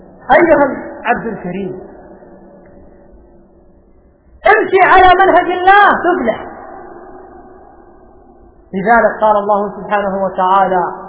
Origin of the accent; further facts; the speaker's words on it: Yemen; محزن عندنا في اليمن